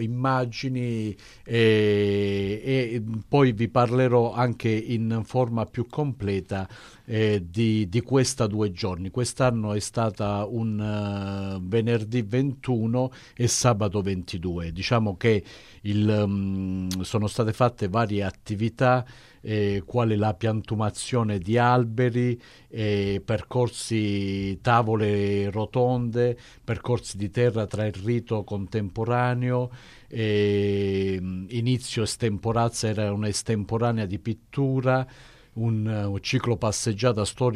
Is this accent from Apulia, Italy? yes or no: yes; Apulia, Italy; Sono pugliese